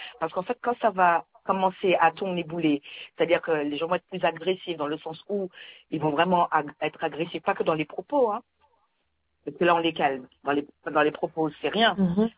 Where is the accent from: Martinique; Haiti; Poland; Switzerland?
Martinique; d'autant plus pénible pour moi en tant que Martiniquaise. Parce qu'en Martinique, il y a quelques petits problèmes d'eau